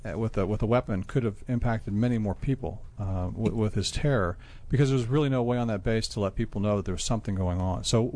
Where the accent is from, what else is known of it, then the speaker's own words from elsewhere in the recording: Groton, Connecticut, United States; born there; Well, I was born in New England, in Groton, Connecticut.